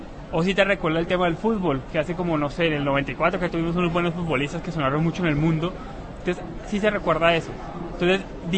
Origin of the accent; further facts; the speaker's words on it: Colombia; Y siempre, cada vez que uno habla que soy colombiano, lo primero que salta es esa parte.